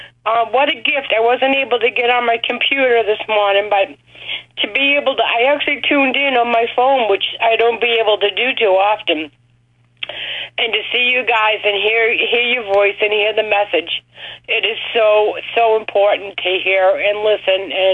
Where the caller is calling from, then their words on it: Rochester, New Hampshire, United States; from Rochester, New Hampshire.